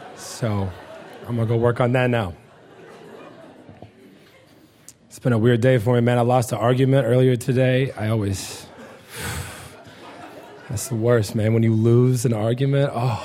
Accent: Missouri, United States; I'm from Missouri, man. I've drank whiskey and shot at squirrels.

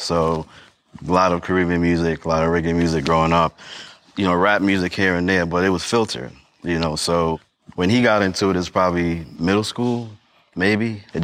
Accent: Brooklyn, New York, United States; So I grew up in Brooklyn in the crack era. So … you know, those are all like my contemporaries, because we all kind of hovered together in one way or the other coming out of New York, so out of Brooklyn.

